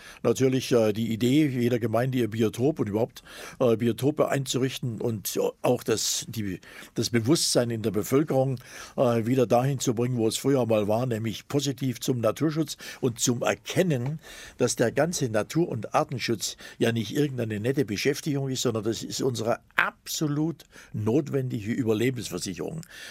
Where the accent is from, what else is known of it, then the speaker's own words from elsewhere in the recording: Zittau, Saxony, Germany; Und da, wo ich herkomme, aus Ostsachsen, Zittau, gab es damals noch eine reichhaltige Vogelwelt